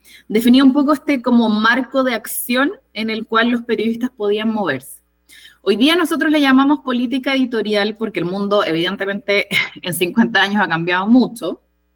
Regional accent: Chile; pudiendo integrar y diferenciarnos a nosotros como chilenos de los otros países

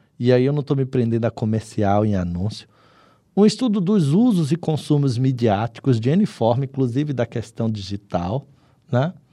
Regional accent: Recife, Pernambuco, Brazil; Eu sou pernambucano, recifense, né?

